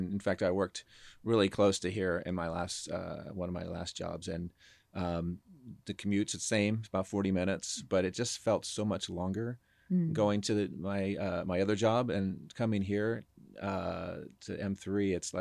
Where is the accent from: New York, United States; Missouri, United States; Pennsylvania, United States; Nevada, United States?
Pennsylvania, United States; York; moved away as an adult; now in Atlanta, United States; No, I grew up in York, Pennsylvania.